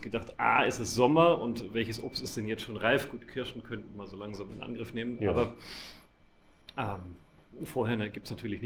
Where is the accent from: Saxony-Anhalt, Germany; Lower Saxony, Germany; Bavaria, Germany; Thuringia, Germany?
Bavaria, Germany; born there; Ich bin gebürtiger Frank